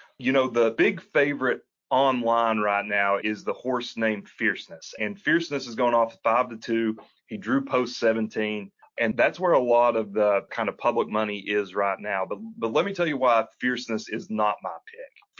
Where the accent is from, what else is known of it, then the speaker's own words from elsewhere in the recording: Kentucky, United States; I was born and raised in Kentucky.